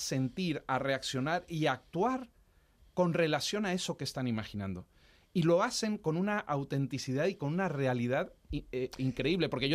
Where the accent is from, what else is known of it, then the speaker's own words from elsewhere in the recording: Mexico; now in Madrid, Spain; Yo soy mexicano, para los que estaban preguntándose. Soy mexicano, pero mi padre era de aquí de Madrid, madre colombiana, y yo me vine hace 20 años, en el 2001, a Madrid.